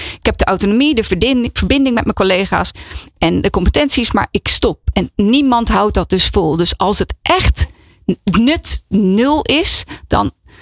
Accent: Netherlands; Dus we zijn bevoorrecht dat we zijn opgegroeid in Nederland. In een westerse maatschappij waarin gezondheidszorg, alles, school, alles is goed geregeld.

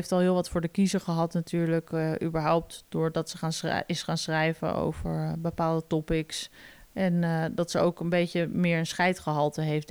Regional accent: Amsterdam, North Holland, Netherlands; Ik vind het heel erg, want ik kom uit de Jordaan, hè?

